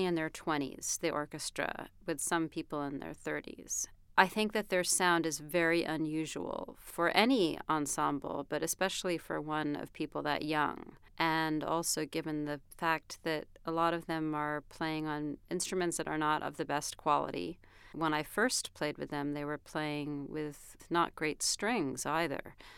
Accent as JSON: {"language": "English", "town": "Brooklyn", "region": "New York", "country": "United States", "said": "Or because I'm from Brooklyn, I know how to play Gershwin."}